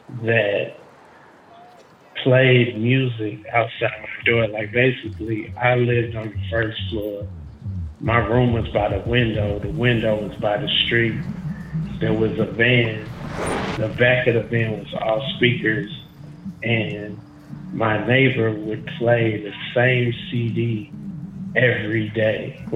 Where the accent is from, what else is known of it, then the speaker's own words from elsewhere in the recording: Atlanta, Georgia, United States; Which is crazy because I'm from Young Jockland. USA. Like, I'm from Atlanta.